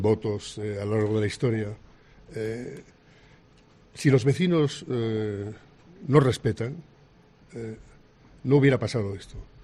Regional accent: Catalonia, Spain

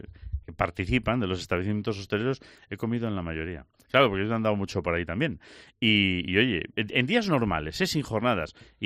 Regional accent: Lugo, Galicia, Spain; es que yo soy de Lugo

